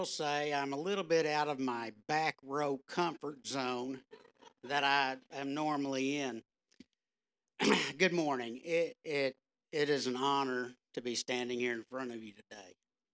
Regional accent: Arlington, United States; also born or lived in Little Rock, Arkansas; I was born in 1959 in Little Rock, Arkansas. I grew up here in Arlington in the 60s and the 70s. I graduated Arlington High School in 1978.

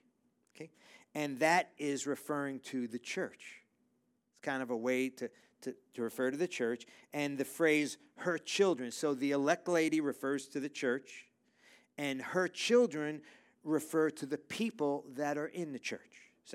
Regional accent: Texas, United States; I told him, hey, I'm from Texas. We don't have that there.

